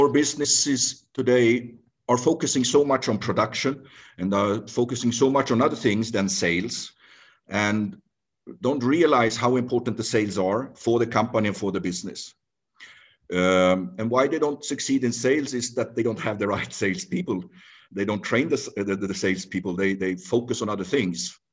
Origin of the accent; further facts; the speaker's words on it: Tanzania; also born or lived in Sweden; I'm born and raised in Tanzania. I've lived in Sweden, worked in sales, moved back to Tanzania 7 years ago.